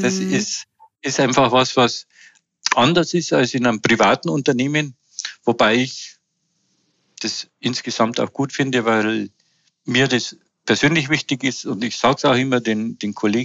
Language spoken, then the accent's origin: German; Fahrenzhausen, Bavaria, Germany; weil das ist meine Heimat. Ich bin hier geboren und möchte noch viele, viele Jahre hier leben.